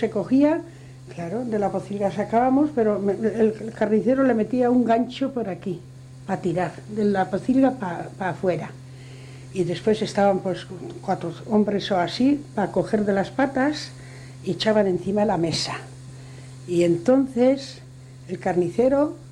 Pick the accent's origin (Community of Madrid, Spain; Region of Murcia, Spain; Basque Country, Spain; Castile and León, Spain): Basque Country, Spain; first language Basque; Spanish is a second language; No puedo hablar porque soy vasca y a veces pues no puedo hablar bien.